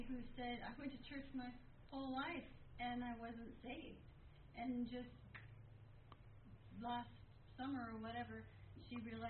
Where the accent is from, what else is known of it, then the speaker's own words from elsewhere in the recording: California, United States; was growing up in California.